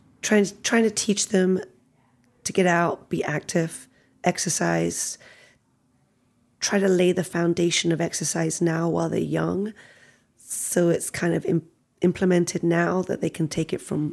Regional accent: England, United Kingdom; When I was growing up in England

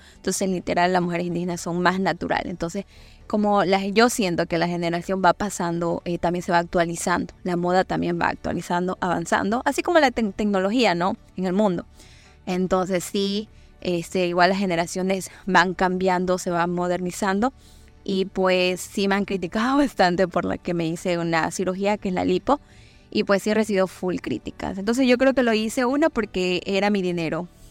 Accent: Puruá, Chimborazo, Ecuador; yo soy indígena de Puruá, Chimborazo, y pues yo vivo aquí años en la costa, pero obviamente mis raíces son de allá, de la sierra, por mis abuelitos, mis padres

